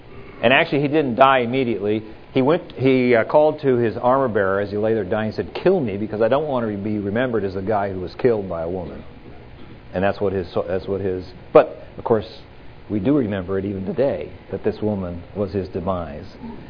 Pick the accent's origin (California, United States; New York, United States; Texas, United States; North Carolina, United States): Texas, United States; We're from Texas, so let me just say something about the Alamo.